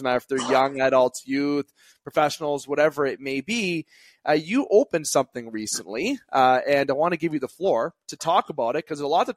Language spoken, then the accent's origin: English; Canada; I'm a Canadian boy.